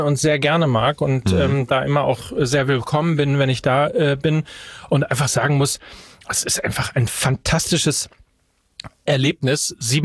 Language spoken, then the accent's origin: German; North Rhine-Westphalia, Germany; now in Hamburg, Germany; Ich komme ja aus Ostwestfalen ganz gebürtig.